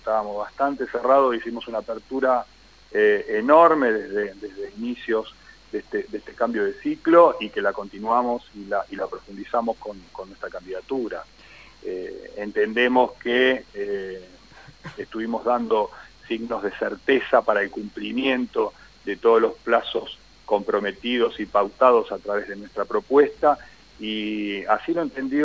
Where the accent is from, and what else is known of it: Argentina